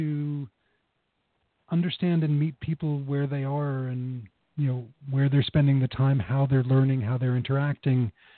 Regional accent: New York, United States; So I'm from New York originally

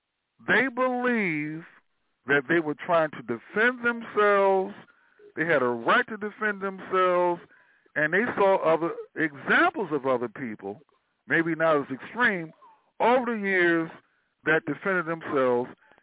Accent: Washington, District of Columbia, United States; I'm from Washington, D.C. originally

